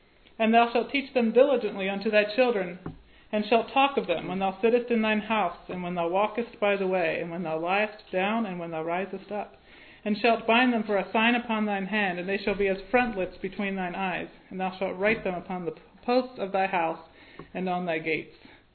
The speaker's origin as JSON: {"language": "English", "town": "Ephrata", "region": "Pennsylvania", "country": "United States", "said": "I am from Ephrata, Pennsylvania."}